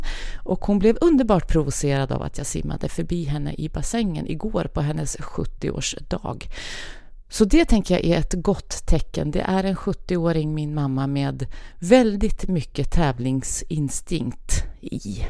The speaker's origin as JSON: {"language": "Swedish", "town": "Tulleråsen", "country": "Sweden", "tie": "born or raised there", "said": "i uppförsbacken till Tulleråsen där jag är uppvuxen."}